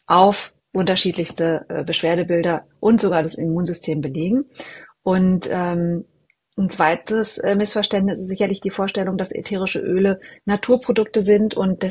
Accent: Berlin, Germany; es erinnert mich wahnsinnig an meine Heimat hier in Berlin.

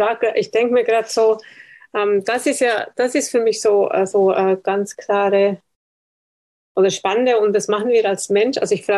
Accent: Switzerland; Ich bin Schweizer.

